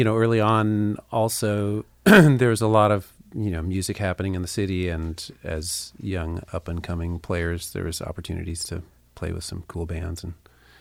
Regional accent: Seattle, Washington, United States; I grew up in Seattle.

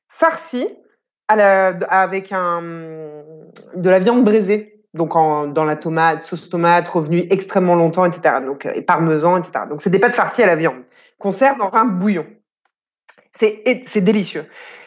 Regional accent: Lyon, Auvergne-Rhône-Alpes, France; born there; Toute ma famille est italienne, donc on est très. J'ai toujours été extrêmement liée à l'Italie. Et chez moi, donc j'habite à Lyon. Enfin, je suis née à Lyon.

